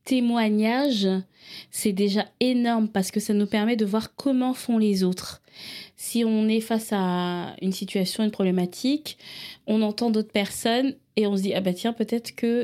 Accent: Libreville, Estuaire, Gabon; moved away as an adult; Mais moi, je suis née à Libreville, au Gabon. Et j'y ai vécu jusqu'à mes 18 ans.

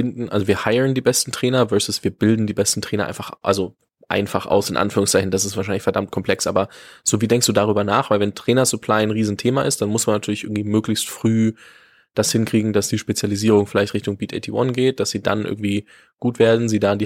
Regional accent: Bavaria, Germany; ich komme aus der Nähe von Nürnberg

